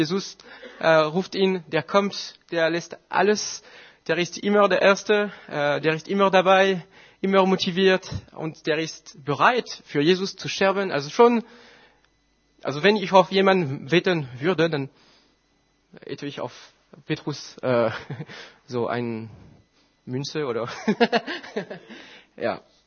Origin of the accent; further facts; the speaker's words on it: France; German is a second language; Ich bin Franzose und stolz davon zu sein.